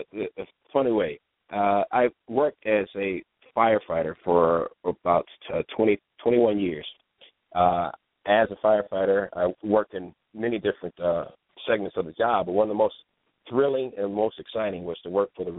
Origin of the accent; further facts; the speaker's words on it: Ohio, United States; now in California, United States; When I came to California from Ohio, now this is the land of feel good, look good.